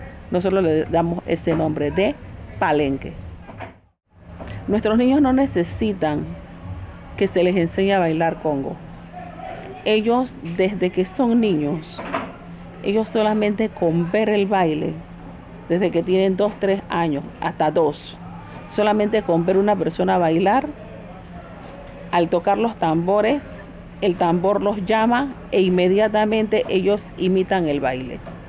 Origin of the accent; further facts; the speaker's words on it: Portobelo, Colón, Panama; Yo quiero mucho a mi pueblo. Por eso yo no me he ido de Portobelo, porque yo he tenido la posibilidad de hacer una casa por otro lugar. Pero yo quise hacer mi casa en Portobelo porque yo estoy enamorada de mi pueblo.